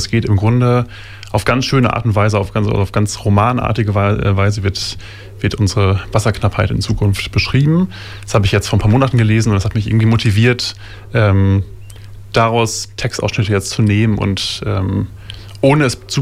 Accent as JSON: {"language": "German", "town": "Osnabrück", "region": "Lower Saxony", "country": "Germany", "also_born_or_lived": "Rostock", "said": "Und ich komme aber ursprünglich aus Osnabrück und wollte das ganz gerne mal in meiner alten Heimatstadt genauso machen."}